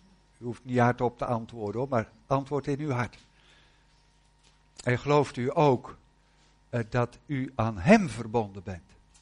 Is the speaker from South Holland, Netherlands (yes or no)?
no; North Brabant, Netherlands; Ik kom uit Noordwest-Brabant, dus als u af en toe eens een rare klank hoort, dan moet u maar denken dat is Brabant.